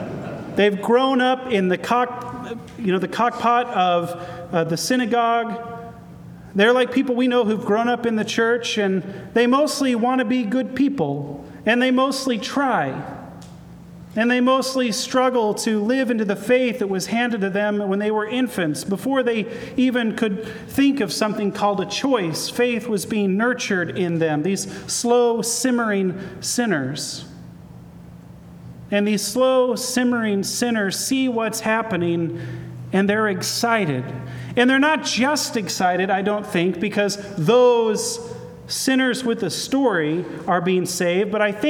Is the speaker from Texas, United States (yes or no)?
no; Oklahoma, United States; I'm from Oklahoma. There are a lot of pastors in Oklahoma who preach, "You got to get God" sermons.